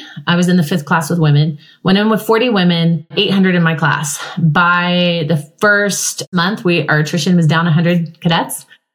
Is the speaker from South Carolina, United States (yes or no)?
no; Colorado, United States; I grew up in Colorado, went to a very racially mixed high school.